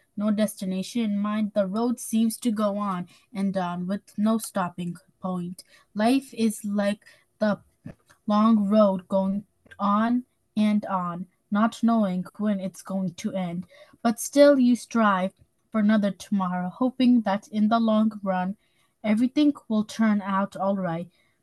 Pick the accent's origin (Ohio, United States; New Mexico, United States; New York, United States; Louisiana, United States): New York, United States; Hudson; I'm 10 years old, and I'm also from Hudson.